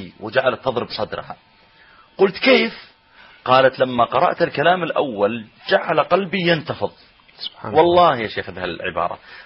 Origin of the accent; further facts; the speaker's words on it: Pakistan; Arabic is a second language; أنا أعجمي أنا باكستاني